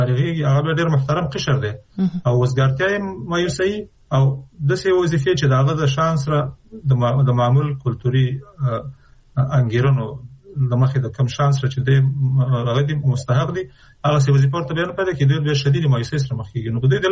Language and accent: Pashto; Afghanistan